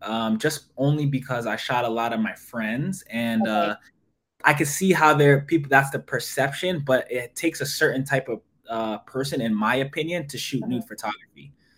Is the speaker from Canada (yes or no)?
yes; Toronto, Ontario, Canada; And I'm from Canada, Toronto, Canada.